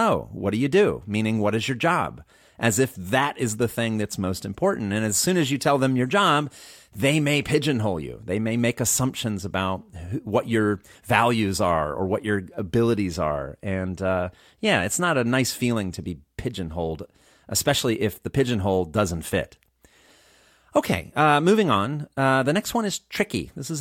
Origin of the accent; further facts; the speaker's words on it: United States; For example, I'm an American and I live abroad, so I'm interacting with people from many different countries all the time.